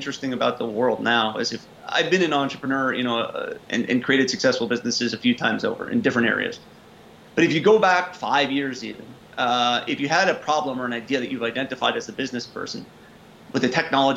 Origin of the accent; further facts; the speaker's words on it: New York, United States; I'm a New Yorker by background, a little bit more assertive, you might say.